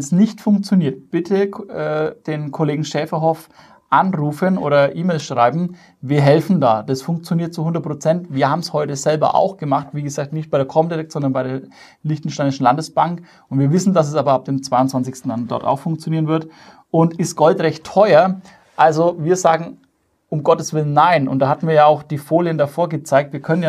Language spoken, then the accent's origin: German; Bavaria, Germany; sagt man bei uns in Bayern. Weil ich komme aus Bayern.